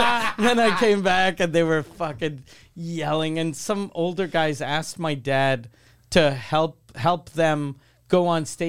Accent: Quebec City, Quebec, Canada; I'm from Quebec City.

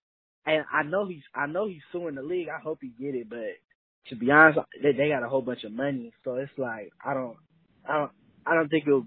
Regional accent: San Diego, California, United States; I'm from San Diego, California. I attend California Polytechnic University of Pomona.

